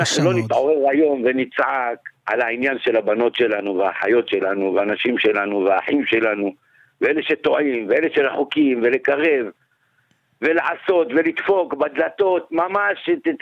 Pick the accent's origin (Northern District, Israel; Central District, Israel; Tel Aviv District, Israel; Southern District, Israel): Central District, Israel; Rosh HaAyin; born there; זה עיר הולדתי, נולדתי בראש העין, אתה יודע, אני כבר לא מכיר את האזור